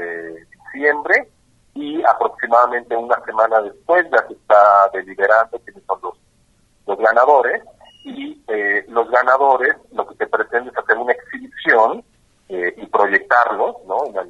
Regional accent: Jalisco, Mexico; sobre cómo somos los jaliscienses

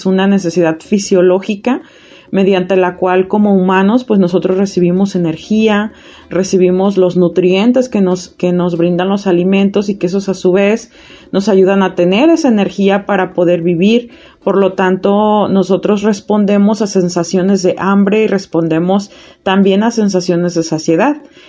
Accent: Mexico

